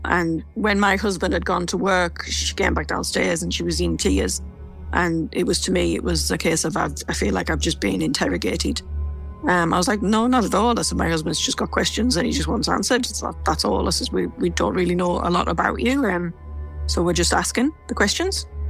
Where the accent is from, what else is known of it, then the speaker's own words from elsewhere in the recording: England, United Kingdom; obviously I'm from England and she's from England